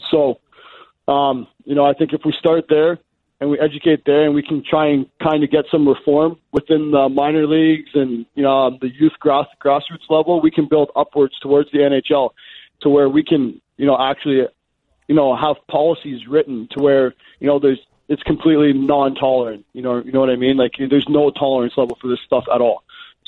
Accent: Toronto, Ontario, Canada; So in youth hockey, so say I'm from Toronto.

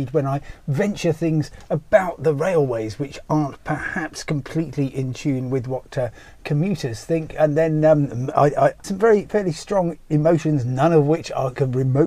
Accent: Crawley, South East England, United Kingdom; I'm from Crawley. I'm not used to this.

